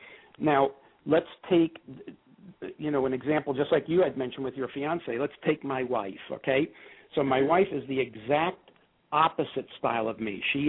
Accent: New York, United States; And again, I'm a New Yorker, right? by nature, more pushy and aggressive.

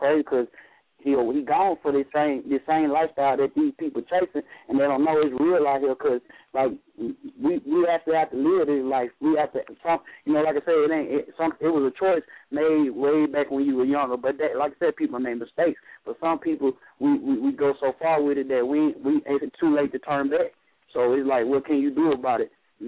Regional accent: Mississippi, United States; now in Colorado Springs, United States; I'm from Mississippi, but I stay out here in Colorado Springs, Colorado right now.

